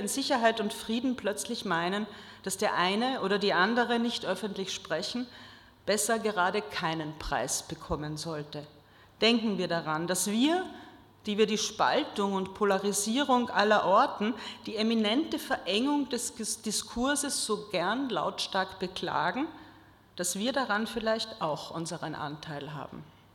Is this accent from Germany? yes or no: no; Austria; Ich kenne das aus meinem Heimatland Österreich.